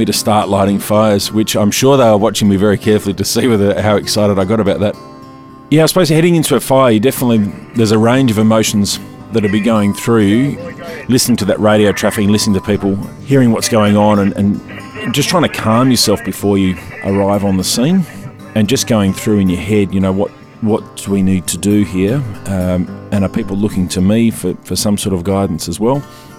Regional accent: Margaret River, Western Australia, Australia; from Margaret River. I run a small touring business down there

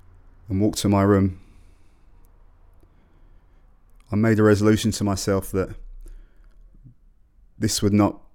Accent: England, United Kingdom; I was born in England. I have lived with this my whole life.

